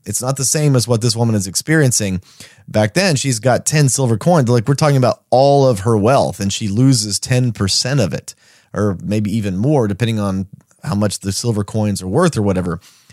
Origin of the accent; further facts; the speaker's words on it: Texas, United States; But again, I grew up in Texas where people had thousands of head of cattle on occasion.